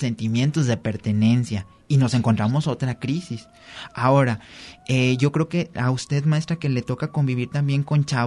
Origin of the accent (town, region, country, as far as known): Mexico